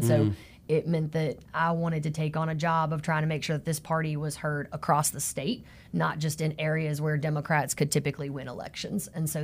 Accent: Roxboro, North Carolina, United States; But I grew up in Roxboro, and I think that the last thing I would have ever thought I'd see myself doing was probably politics when I was growing up there.

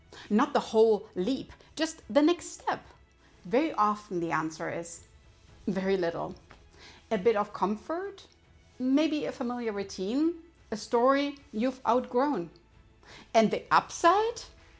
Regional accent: Germany; I grew up in Germany, and if you grew up there, cars weren't just transportation.

